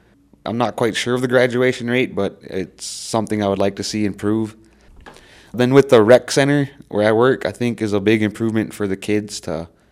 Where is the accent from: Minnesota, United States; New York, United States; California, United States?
Minnesota, United States; I come from the Lower Sioux Indian community in southwestern Minnesota. Lower Sioux, it's a really small community of 800 to 900